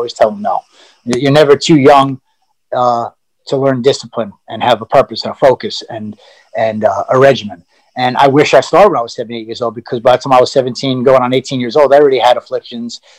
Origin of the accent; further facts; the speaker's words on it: Elmont, New York, United States; I moved from Elmont, Long Island to Plainview, Long Island.